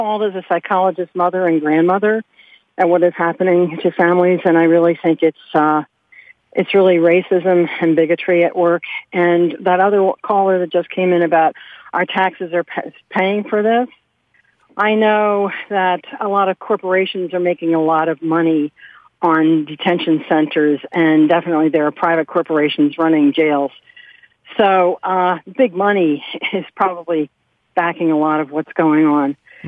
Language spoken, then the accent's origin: English; United States; And I am appalled and disgraced as an American.